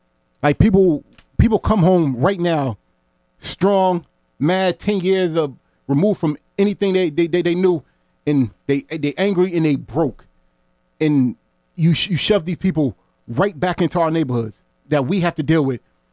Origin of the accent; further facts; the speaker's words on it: New Haven, Connecticut, United States; Like, I'm from New Haven, and this is the biggest voting block.